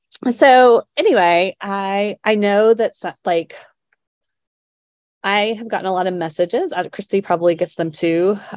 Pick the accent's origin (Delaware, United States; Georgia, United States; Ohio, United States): Georgia, United States; Atlanta; And also, I came from Atlanta, where, you know, obviously I saw the long tail of change that happens in politics